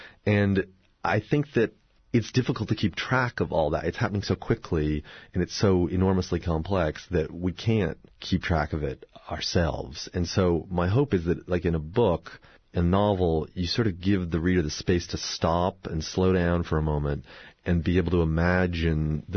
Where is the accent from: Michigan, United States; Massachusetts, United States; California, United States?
Massachusetts, United States; It's an amalgam of two towns that I grew up in Massachusetts, one south of Boston near the Cape and the other west of Boston, sort of a combination of the two.